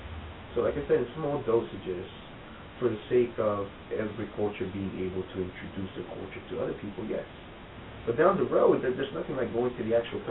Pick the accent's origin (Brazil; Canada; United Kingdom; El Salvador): El Salvador; now in United States; growing up in El Salvador